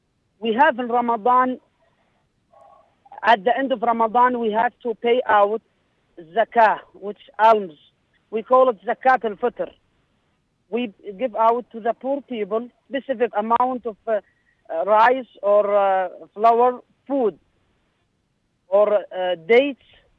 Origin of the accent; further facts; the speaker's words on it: south, Saudi Arabia; now in Murray, United States; I'm from Saudi Arabia, from a city called Tiflis, located in the south of Saudi Arabia. I'm currently in a vacation at my hometown, but in America. I live in Murray, Kentucky.